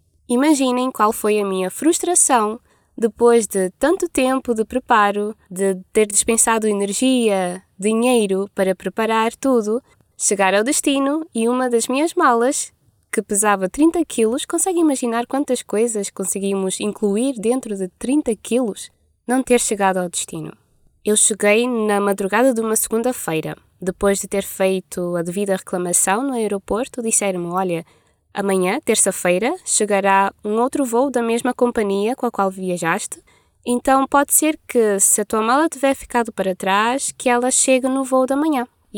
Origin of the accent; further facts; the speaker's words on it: Cape Verde; Bem, que eu sou cabo-verdiana, vocês já sabem, e pelas circunstâncias da vida, há quase 3 anos eu não estava com a minha família.